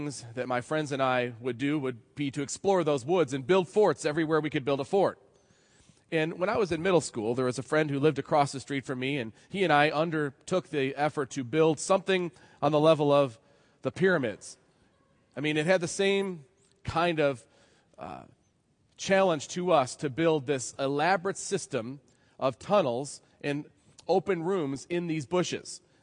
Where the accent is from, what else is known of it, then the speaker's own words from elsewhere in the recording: New York, United States; When I was growing up in Western New York, we lived in what was called a rural suburb.